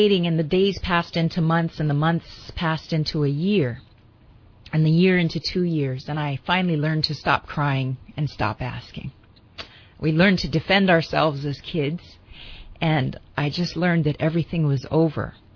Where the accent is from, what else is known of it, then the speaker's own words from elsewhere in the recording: Hawaii, United States; At that point, we were growing up on the Big Island of Hawaii, and I was going to Keao Elementary School.